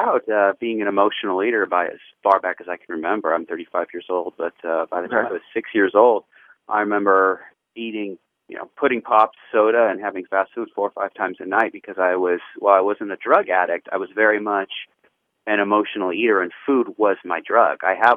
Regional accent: Santa Clarita, California, United States; I grew up in Los Angeles, actually where Magic Mountain is, Santa Clarita, and attended UC Berkeley for mathematics.

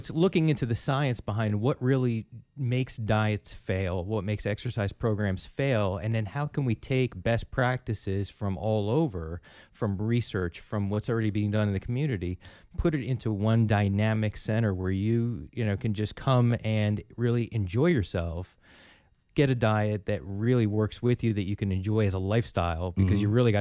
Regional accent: New Jersey, United States; I grew up on the Jersey Shore and went to school in New Jersey

